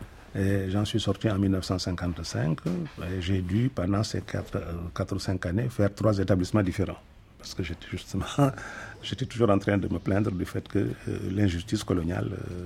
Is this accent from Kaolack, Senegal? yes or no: yes; Kaolack, Senegal; quand j'étais jeune à Kaolack